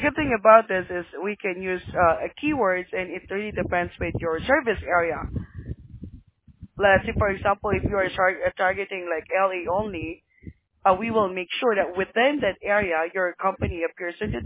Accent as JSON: {"language": "English", "country": "Philippines", "lives_now": "Orange County, United States", "said": "Well, I'm from the Philippines, sir, but I'm here in Orange County in California."}